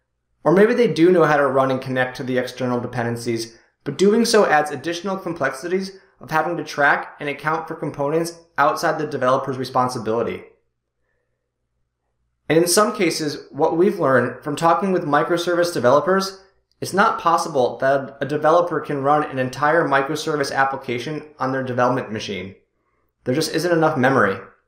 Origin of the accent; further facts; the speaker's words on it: East Coast, United States; now in Pacific Northwest, United States; I'm originally from the East Coast. I moved to the Pacific Northwest roughly 5 years ago.